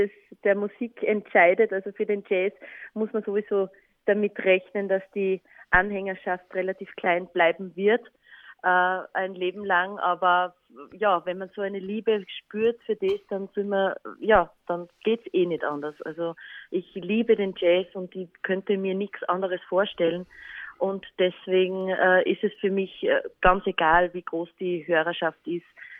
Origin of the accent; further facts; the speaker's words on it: Bad Aussee, Styria, Austria; also born or lived in Schladming; Geboren bin ich in Schladming, aufgewachsen in Bad Aussee.